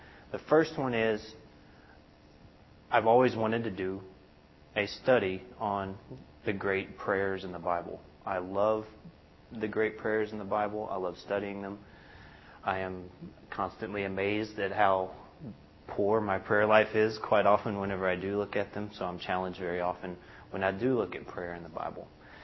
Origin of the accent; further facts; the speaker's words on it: Texas, United States; I was born in East Texas and raised in Baptist churches.